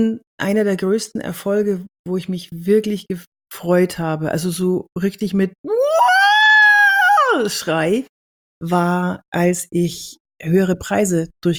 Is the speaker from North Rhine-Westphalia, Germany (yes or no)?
yes; Cologne, North Rhine-Westphalia, Germany; Ich war in Düsseldorf und ich komme aus Köln.